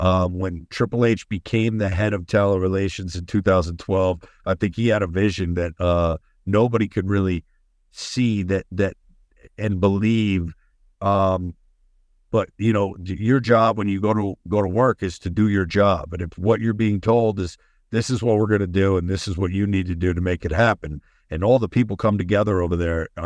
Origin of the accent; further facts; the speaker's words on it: Northeast, United States; Taker, that's what I grew up on growing up in the Northeast right here.